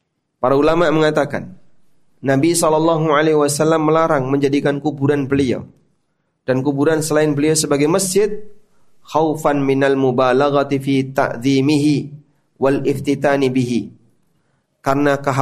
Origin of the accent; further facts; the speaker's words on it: Lamongan, East Java, Indonesia; Saya asli Lamongan.